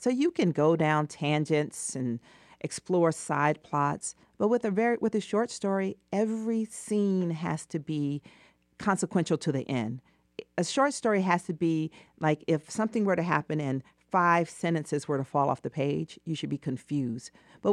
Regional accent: Atlanta, Georgia, United States; I tell people I'm from Atlanta, and they have all these, like, they think they know what type of shoes I wear.

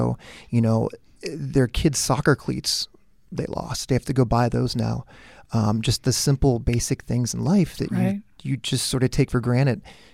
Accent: California, United States; I'm originally from Orange County. I lived with my fiance at the time for 2 years in Venice Beach. So I have some very fond memories there. Spent a lot of time in LA as a kid, you know, just proximity to growing up in Orange County.

